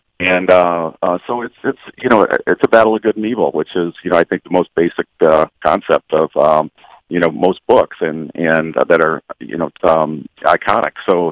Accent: Detroit, Michigan, United States; Again, growing up in Detroit and the automobile influence of my life and growing up in the 60s, 70s in Michigan

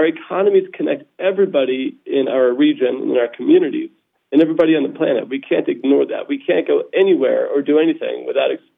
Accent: South San Francisco, California, United States; I grew up in South San Francisco

